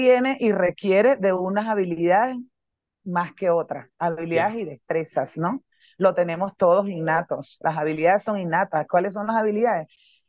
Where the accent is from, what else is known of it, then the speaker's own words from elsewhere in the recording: Venezuela; Ok, yo fui gimnasta, yo soy venezolana.